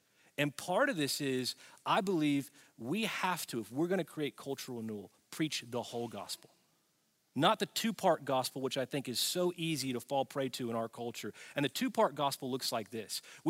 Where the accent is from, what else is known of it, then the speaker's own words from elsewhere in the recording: Tennessee, United States; because I grew up in the Bible Belt in Tennessee, I saw these church signs that had these slogans on them.